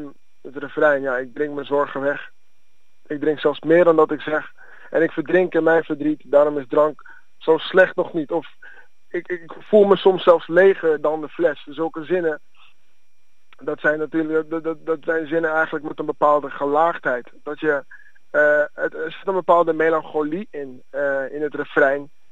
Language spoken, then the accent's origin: Dutch; Amsterdam, North Holland, Netherlands; born there; Ik kom uit Ghana. Ik ben wel in Amsterdam geboren, maar mijn ouders komen uit Ghana.